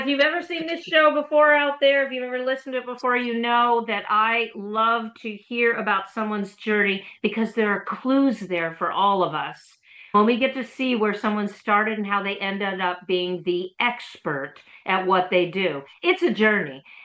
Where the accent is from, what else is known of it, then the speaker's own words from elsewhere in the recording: Los Angeles, California, United States; I was born and bred in Los Angeles, so you have all those resources and it's huge.